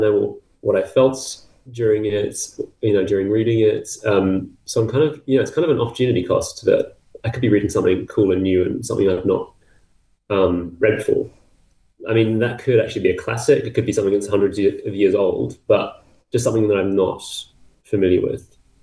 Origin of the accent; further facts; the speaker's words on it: New Zealand; born there; And I'm a Kiwi by birth.